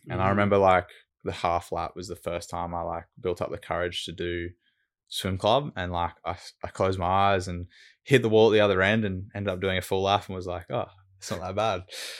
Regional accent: Brisbane, Queensland, Australia; So I've grown up in Brizzy and lived in Brizzy my whole life on the south side of Brizzy.

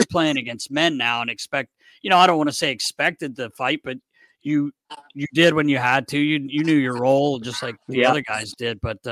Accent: Boston, Massachusetts, United States; the gentleman that did the radio was just like Jack Edwards when I'm from Boston.

